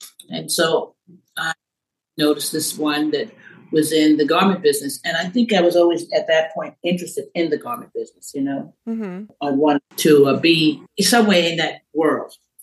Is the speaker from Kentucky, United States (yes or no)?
no; Brooklyn, New York, United States; Yes, of course, because I grew up in Brooklyn and Bedford Stuyvesant, and you have a lot of people with style around you.